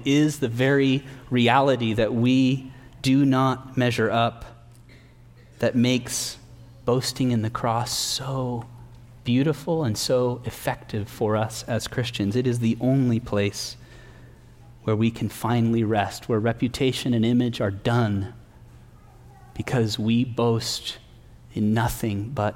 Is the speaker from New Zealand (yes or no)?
no; Tijuana, Baja California, Mexico; now in United States; I was brought up in Mexico as a missionary kid.